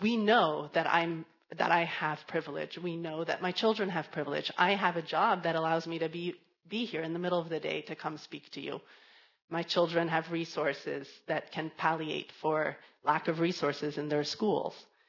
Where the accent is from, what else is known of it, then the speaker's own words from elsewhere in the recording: Tallahassee, Florida, United States; I am from Tallahassee, so lucky for me, it's easy to come here.